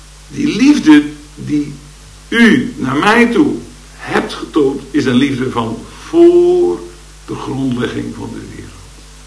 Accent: Rijssen, Overijssel, Netherlands; Want ik kwam dan uit Rijssen en daar wisten ze ook wel iets van.

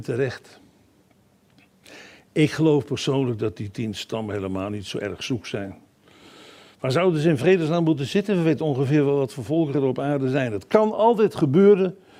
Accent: Netherlands; Hij is ook Israëli van nationaliteit, ik ben Nederlander.

